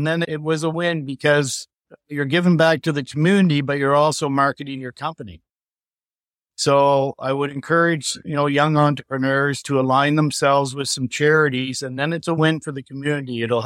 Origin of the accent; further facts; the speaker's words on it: Halifax, Nova Scotia, Canada; I grew up on Halifax Harbor, and I can remember as a young boy seeing submarines and aircraft carriers.